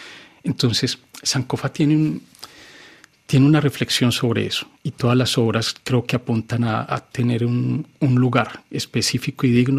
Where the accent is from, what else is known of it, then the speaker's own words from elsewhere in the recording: Colombia; moved away; desde que me fui de Colombia sabía que era buscar las raíces en África, buscar un complemento, volver a crear un puente en esa historia borrada que nos han dejado, y regresar a Colombia